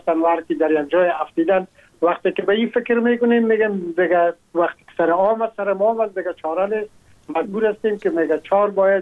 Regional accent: Afghanistan; moved away as an adult; now in France

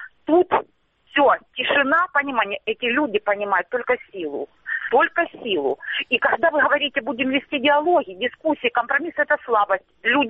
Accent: Starobilsk, Luhansk Oblast, Ukraine; Вы знаете, я с Луганщины, город Старобельск.

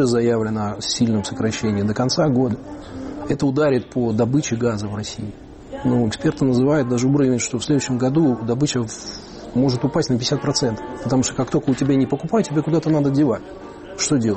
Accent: Okhtyrka, Sumy Oblast, Ukraine; moved away as an adult; now in Moscow, Russia; я родился в Ахтырке на Сумщине в 71-м году. Прожил там 18 лет, закончил школу, потом учился еще в ПТУ номер 7 у нас было такое. И после этого я поступил учиться в Москву, в институт нефти и газа. Закончил, и так получилось, что я остался в Москве.

